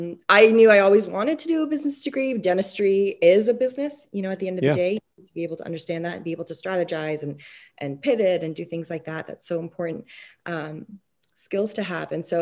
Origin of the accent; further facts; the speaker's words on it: Canada; So I was born and raised in Canada.